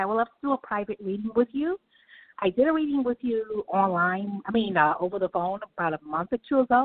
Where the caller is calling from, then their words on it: New York, United States; I am calling from New York.